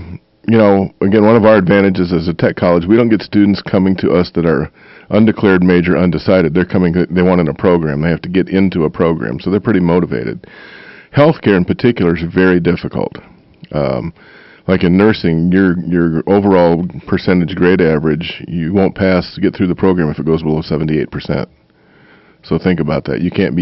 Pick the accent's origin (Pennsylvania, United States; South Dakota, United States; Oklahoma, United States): South Dakota, United States; also born or lived in Magnolia, Arkansas; I said, no, I'm from the true south. I'm from South Dakota.